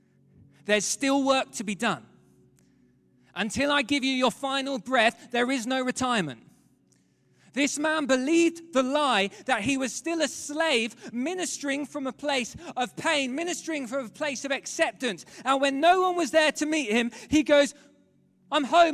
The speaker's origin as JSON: {"language": "English", "region": "London", "country": "United Kingdom", "said": "But I'm here today from London, England. A skinny 32-year-old has come all the way to deliver a special message for you"}